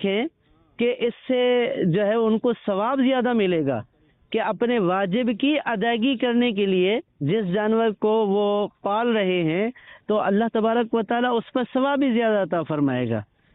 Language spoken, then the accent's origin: Urdu; Punjab, Pakistan; میرا تعلق صوبہ پنجاب کونسا شریف سے ہے.